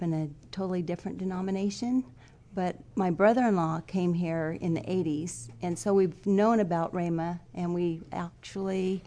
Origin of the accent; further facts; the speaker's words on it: California, United States; I'm from California also, from Northern California, though.